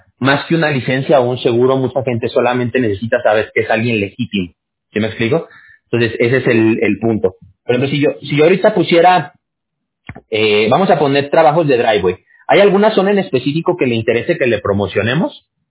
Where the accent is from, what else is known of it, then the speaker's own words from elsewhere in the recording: Mexico; yo soy mexicano.